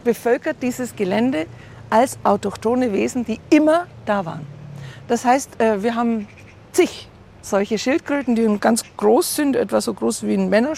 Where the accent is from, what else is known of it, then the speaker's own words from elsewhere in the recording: Donauwörth, Bavaria, Germany; Ich komme aus Donauwörth.